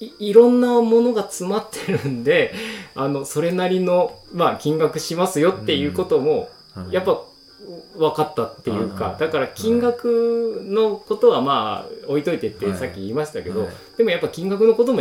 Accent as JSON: {"language": "Japanese", "region": "Hokkaido", "country": "Japan", "said": "だから例えば僕は私は北海道なんですけど"}